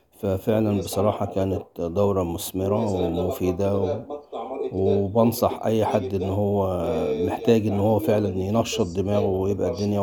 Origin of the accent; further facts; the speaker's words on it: Cairo, Cairo Governorate, Egypt; من مصر القاهرة.